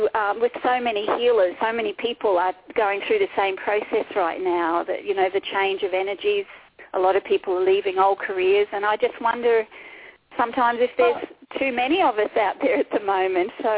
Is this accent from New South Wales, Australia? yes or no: no; Toowoomba, Queensland, Australia; from Australia. So my birth details are that I was born in Toowoomba. It's an Aboriginal name, I believe, so it's a bit of a mouthful. Toowoomba in Queensland in Australia. And I was born on the 19th of February, 1958